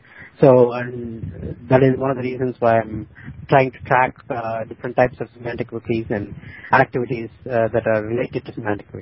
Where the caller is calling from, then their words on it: India; I'm calling from India. It's about 30 minutes to midnight here.